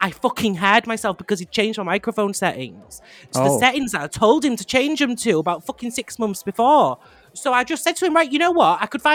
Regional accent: Manchester, North West England, United Kingdom; I'm from Manchester.

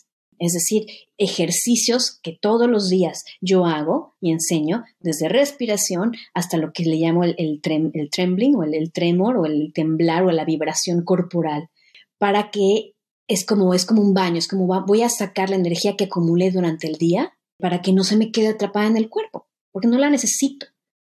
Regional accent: Mexico; now in New Zealand; yo vivo en Nueva Zelanda hace 22 años, yo soy mexicana.

